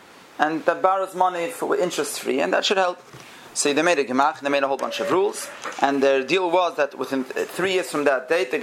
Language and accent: English; New York, United States; I come from New York